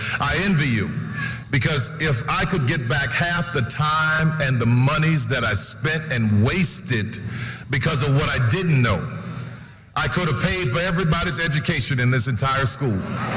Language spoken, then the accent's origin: English; New Orleans, Louisiana, United States; And I grew up in New Orleans, so you had to put in these 30-foot pilings sometimes in the ground to be able to support the building.